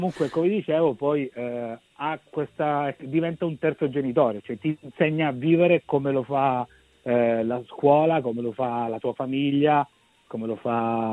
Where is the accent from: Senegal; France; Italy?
Italy; Messina, Sicily; born there; l'abbiamo fatta a Messina, la mia città natale